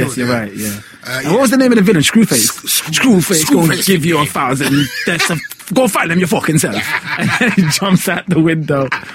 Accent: Trinidad & Tobago; I'm Trinidadian, so I could do a Trini accent, but I can't do a Jamaican.

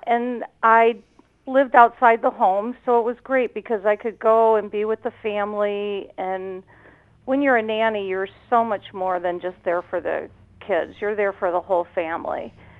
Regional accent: Detroit, Michigan, United States; now in Upper Peninsula, United States; I did. I grew up in the Detroit area, and then my family started to migrate up to the UP.

